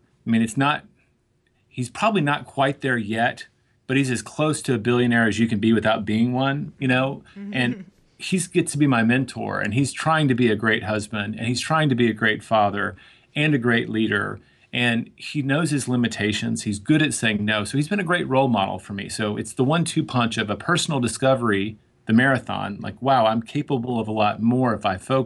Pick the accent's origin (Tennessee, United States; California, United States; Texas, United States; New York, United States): Tennessee, United States; Like, growing up in Tennessee, I thought I could write sonnets and learn how to skin a deer and, you know, make A's in the classroom.